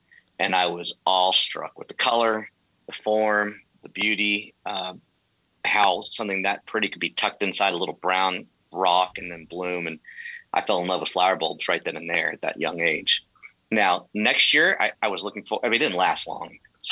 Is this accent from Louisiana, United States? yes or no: yes; Louisiana, United States; born there; also born or lived in California; You know, I've left sunny California, even though my folks are from Houston. I was born in Louisiana, but I've left everything out there.